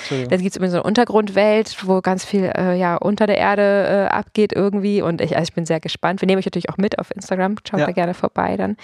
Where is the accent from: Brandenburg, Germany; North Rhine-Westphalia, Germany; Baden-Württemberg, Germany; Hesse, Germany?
Brandenburg, Germany; Potsdam; Genau, ich bin ja hier auch in Potsdam aufgewachsen